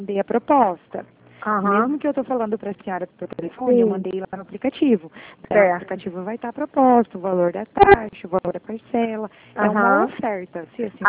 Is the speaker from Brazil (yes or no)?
yes; Cornélio Procópio, Paraná, Brazil; eu sou de Cornélio Procópio, do Paraná, norte